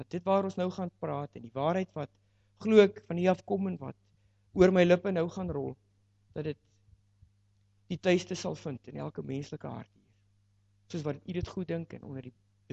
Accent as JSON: {"language": "Afrikaans", "town": "Springbok", "region": "Northern Cape", "country": "South Africa", "said": "ek kom van die Noord-Kaap af, 'n plekkie op die naam van Springbok"}